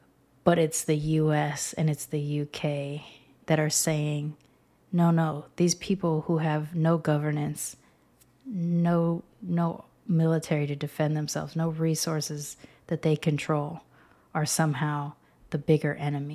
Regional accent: California, United States; also born or lived in Texas; I grew up in Southern California. I've also lived in Texas a couple of times.

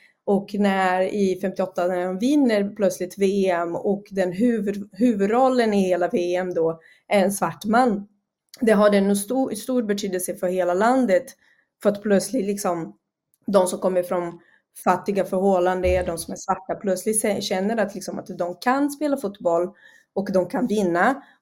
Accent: Brazil; 2014 när vi spelade hemma i Brasilien, jag var där och kollade på matcher

